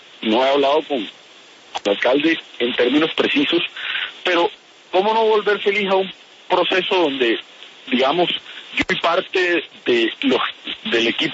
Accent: Barranquilla, Atlántico, Colombia; siempre voy a estar trabajando por Barranquilla, porque es, como lo digo, mi patria chica

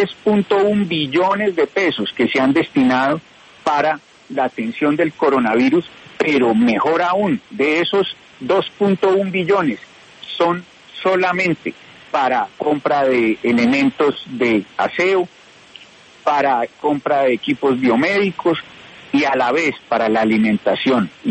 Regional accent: Pereira, Risaralda, Colombia; yo que vengo de Pereira, soy montañero y provinciano

